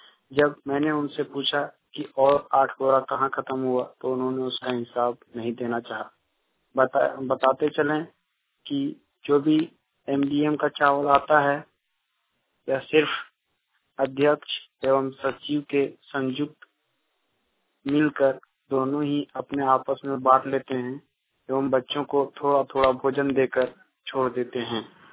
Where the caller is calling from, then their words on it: Giridih, Jharkhand, India; अंतर्गत गिरिडीह प्रखंड से बोल रहा हूँ। मैं लेदा पंचायत का निवासी हूँ